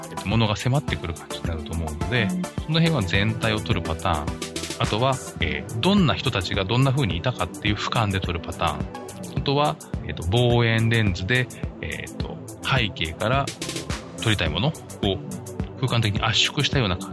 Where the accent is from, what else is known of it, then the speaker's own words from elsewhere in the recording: Kanagawa, Japan; で私神奈川ですけど、